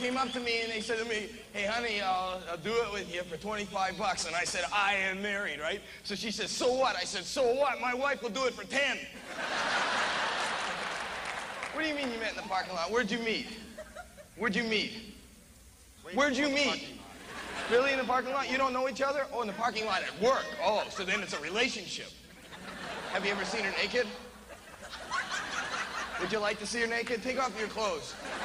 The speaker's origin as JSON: {"language": "English", "country": "Canada", "said": "I'm from Canada. I moved down here. It's weird being from Canada and moving down here."}